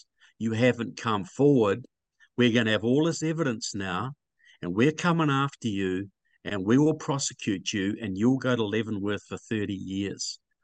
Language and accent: English; New Zealand; Look, I'm from New Zealand, you know.